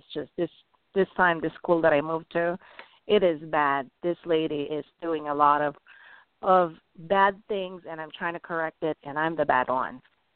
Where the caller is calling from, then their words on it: Albuquerque, New Mexico, United States; It's Albuquerque, New Mexico.